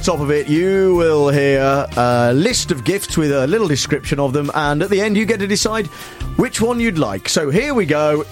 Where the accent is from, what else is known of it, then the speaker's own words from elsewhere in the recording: Nuneaton, West Midlands, United Kingdom; The story of me growing up in Nuneaton in Warwickshire as a teenage boy.